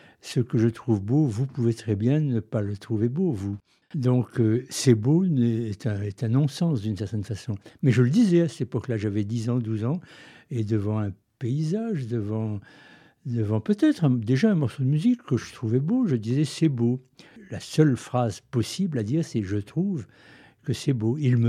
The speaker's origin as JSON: {"language": "French", "town": "Commercy", "region": "Grand Est", "country": "France", "tie": "born or raised there", "said": "je suis né à Commercy. J'y ai vécu jusqu'à mon baccalauréat, donc je connais bien la région."}